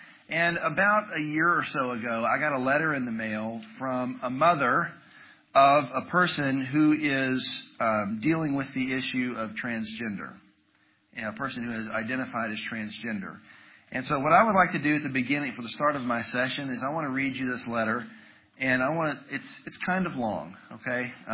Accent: Louisville, Kentucky, United States; I'm from Louisville, Kentucky.

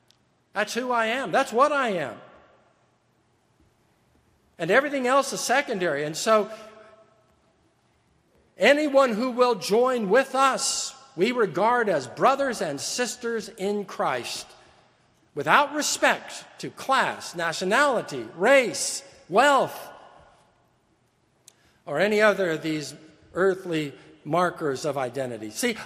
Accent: California, United States; I'm an American, I'm a native Californian, I'm a man, I'm college educated

